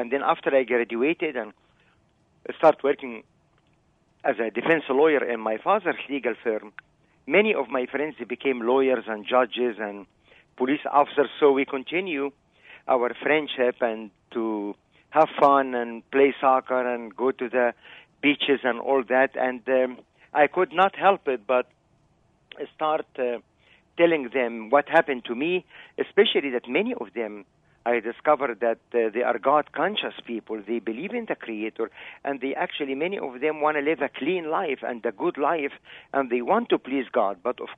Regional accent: Egypt; I was born and raised in Egypt with Muslims, my neighbors

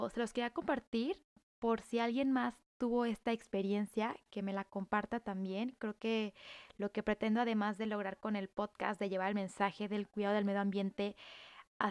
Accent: Culiacán, Sinaloa, Mexico; Yo vengo de Culiacán, de Culiacán, Sinaloa, de un estado del norte de México

